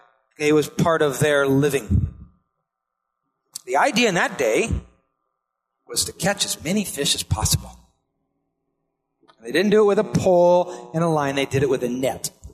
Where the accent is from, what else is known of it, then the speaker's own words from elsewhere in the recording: Iowa, United States; I'm from Iowa, and mostly down there that we didn't have as many lakes. We just had, like, farm ponds, and so we'd fish out there.